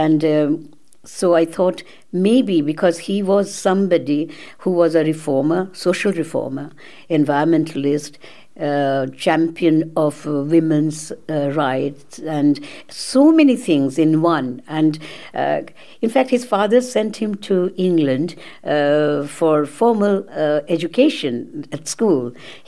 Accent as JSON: {"language": "English", "town": "Kolkata", "region": "West Bengal", "country": "India", "lives_now": "Isle of Man", "said": "And I come from Calcutta, actually, India. And I came here to the island, actually."}